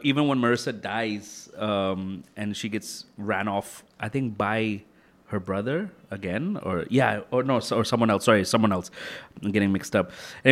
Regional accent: London, United Kingdom; moved away; I grew up in London, but did not know my culture so well. And when I moved here, I finally started

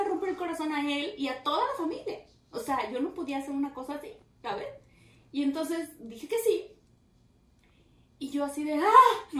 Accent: Mexico; Y como mexicana, que somos súper acomedidos y atentos y así.

